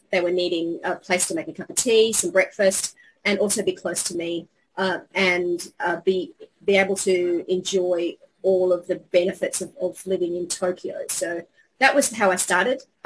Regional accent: Australia; now in Japan; I've been in Japan for 20 years. I'm an Australian.

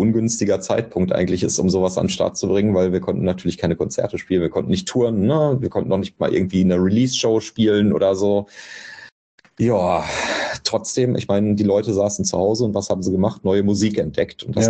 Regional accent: Bochum, North Rhine-Westphalia, Germany; Ich komme ja aus Bochum

